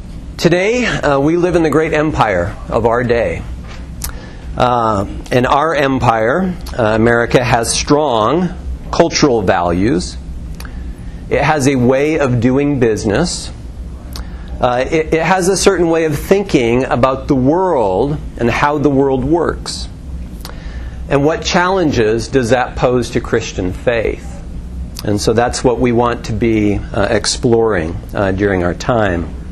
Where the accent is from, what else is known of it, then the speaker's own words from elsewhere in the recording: Canada; I grew up in Canada, as Cliff said, and but despite growing up in Canada, I had American parents.